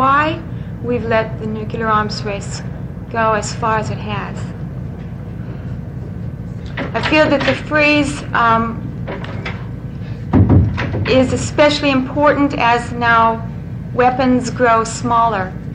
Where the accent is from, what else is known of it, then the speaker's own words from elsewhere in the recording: Staten Island, New York, United States; As I come from Staten, I know probably 200 or 300 people who would support the freeze.